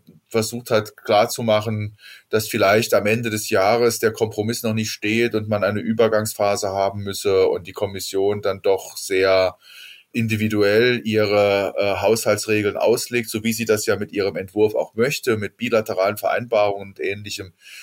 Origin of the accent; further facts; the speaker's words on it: Saarland, Germany; Naja, also für mich war das ein Déjà-vu als Saarländer